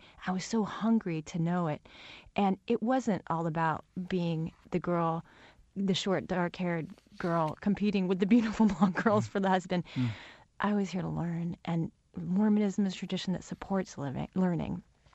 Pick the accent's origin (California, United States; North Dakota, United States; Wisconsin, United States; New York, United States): California, United States; because I grew up a minority in Southern California